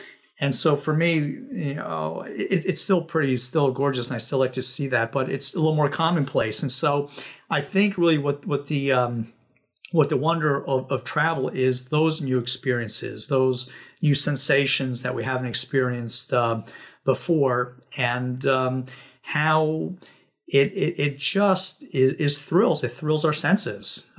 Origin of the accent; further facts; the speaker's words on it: Northeast, United States; I'm from the Northeast, and I'm very much used to the trees, the both the the maples and the oaks, and the colorful trees in the fall, and the pine trees, and so I'm used to that topography